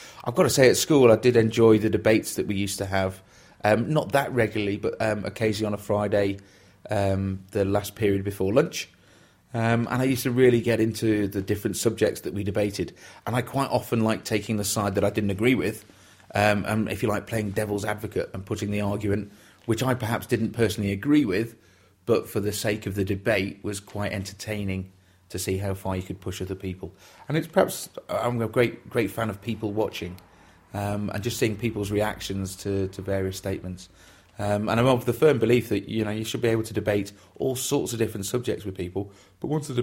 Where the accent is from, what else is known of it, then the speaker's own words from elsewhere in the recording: Chester, North West England, United Kingdom; also born or lived in Birkenhead; I was born actually in Birkenhead, over in the northwest, back in 1968. Lived in the centre of Birkenhead for the first couple of years of my life, and then lived nearer Chester for most of the rest of my life before I went off to college.